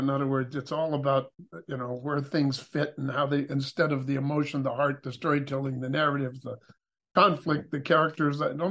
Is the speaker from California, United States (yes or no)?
yes; Whittier, California, United States; Well, I sort of all over Southern California. I was born in Whittier when it was orange groves and oil wells.